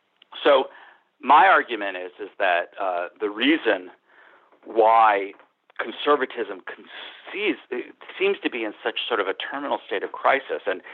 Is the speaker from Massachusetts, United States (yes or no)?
no; New York, United States; I grew up in New York State.